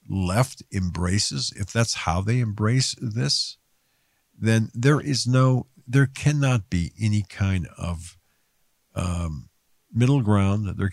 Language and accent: English; Pennsylvania, United States; what concerns me is my home state of home Commonwealth of Pennsylvania.